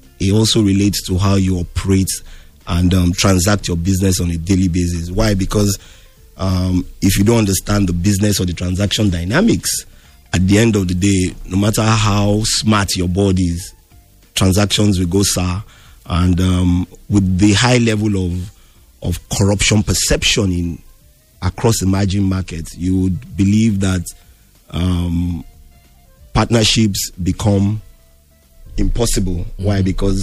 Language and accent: English; Nigeria; Where am I from? I'm from Nigeria.